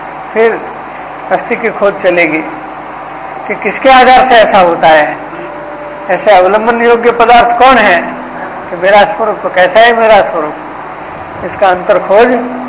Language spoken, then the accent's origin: Hindi; Rampur, India; रामपुर तो हमारा native place है, दो गांव मैंने चार मील पर वो है हड़मताला, उसको हड़मतिया कहते हैं। आज भी उस कच्चा रास्ता है, वो बैलगाड़ा जाता है, कच्चा रास्ता है बिल्कुल।